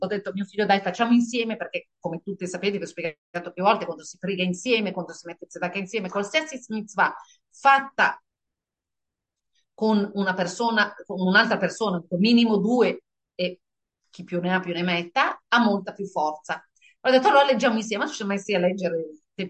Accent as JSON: {"language": "Italian", "country": "Israel", "said": "io sono ebrea, noi siamo di Israele."}